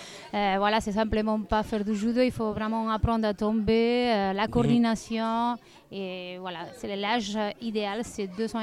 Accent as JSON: {"language": "French", "country": "Spain", "moved": "yes", "lives_now": "Geneva, Switzerland", "said": "Je suis espagnole, alors avant je le faisais en Espagne et ça fait déjà 6 ans que je suis ici à Genève"}